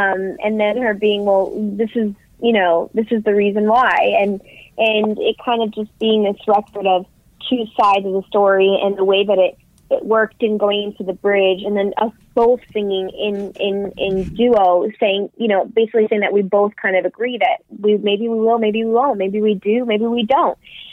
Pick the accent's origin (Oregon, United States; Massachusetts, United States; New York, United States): New York, United States; New York City; Yeah, I grew up in New York City